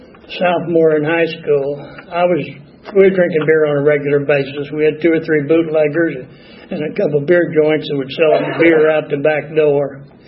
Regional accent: Bozeman, Montana, United States; born there; also born or lived in Iowa; I was born in Bozeman, Montana, at my grandmother's house, because my father was in the hospital there recovering from tuberculosis.

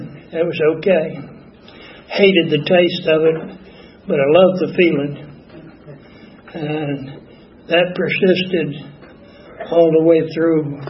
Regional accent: Bozeman, Montana, United States; born there; also born or lived in Iowa; I was born in Bozeman, Montana, at my grandmother's house, because my father was in the hospital there recovering from tuberculosis.

